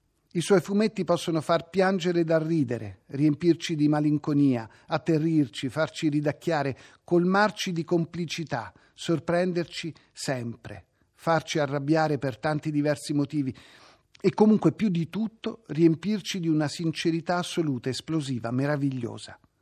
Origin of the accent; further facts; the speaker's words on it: San Benedetto del Tronto, Marche, Italy; born there; Sono nato a San Benedetto del Tronto, mio padre è pugliese